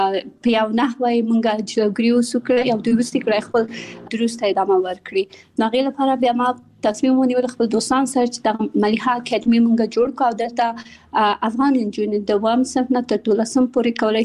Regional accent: Kabul, Afghanistan; born or raised there; also born or lived in Pakistan

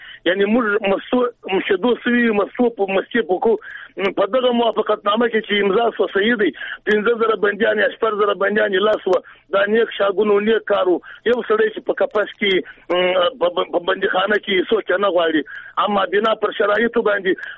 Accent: Afghanistan; موږ افغانان یو

